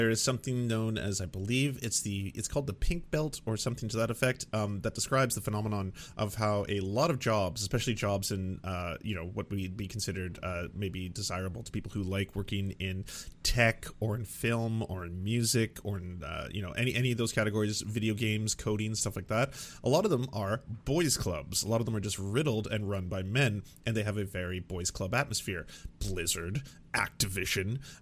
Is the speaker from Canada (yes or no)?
yes; Canada; as a Canadian myself